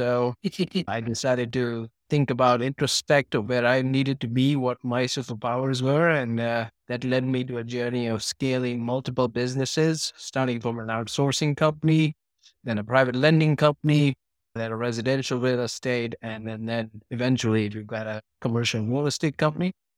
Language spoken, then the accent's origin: English; India; moved away as an adult; also born or lived in London; I grew up in India for the first 19 years of my life. Then I came to this land of opportunities, came here to study, and then moved around to London to chase my then girlfriend, now my wife, of 17 years.